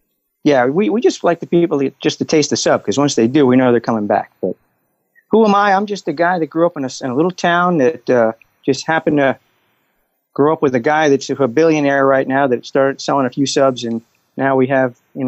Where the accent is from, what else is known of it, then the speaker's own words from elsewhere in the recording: New Jersey, United States; also born or lived in Kansas; I'm from Jersey. I can do this in Kansas.